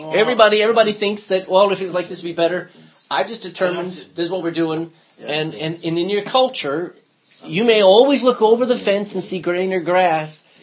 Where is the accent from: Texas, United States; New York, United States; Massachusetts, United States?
Texas, United States; also born or lived in New Jersey; now in Ireland; I come from Texas via New Jersey, and I come to Ireland, and I'm not indigenous to this area, but I am starting an indigenous church.